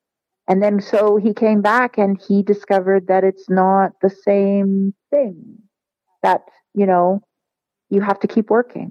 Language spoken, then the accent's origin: English; Toronto, Ontario, Canada; I came from Toronto, which is really, really diverse